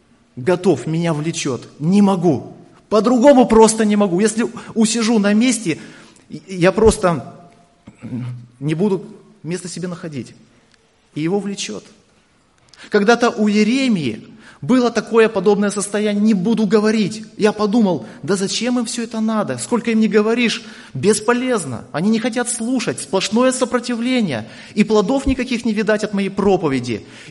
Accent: Kamchatka Krai, Russia; born there; Родился на Камчатке. Мои дедушка с бабушкой жили в Богородске по матери.

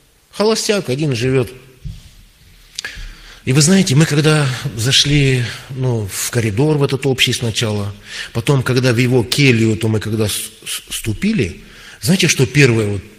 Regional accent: Kurgan Oblast, Russia; У нас в нашей области, я с Урала, с Курганской области, в нашей области есть одна небольшая церковь.

